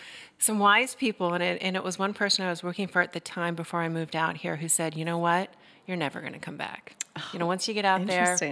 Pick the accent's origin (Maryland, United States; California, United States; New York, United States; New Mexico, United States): Maryland, United States; Baltimore; I grew up in Baltimore, Maryland.